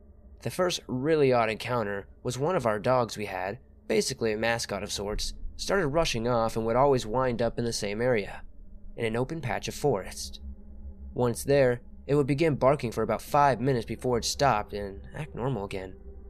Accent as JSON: {"language": "English", "region": "Texas", "country": "United States", "said": "I've been doing this job for about 14 years and I am from Texas."}